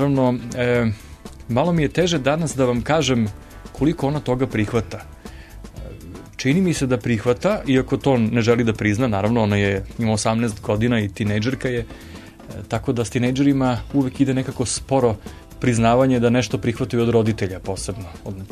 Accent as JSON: {"language": "Serbian", "town": "Zemun", "region": "Belgrade", "country": "Serbia", "tie": "born or raised there", "said": "jedan je šum Dunava, pored koga sam odrastao i danas živim. Ja sam inače iz Zemuna, ali sam Beograđanin na prvom mestu."}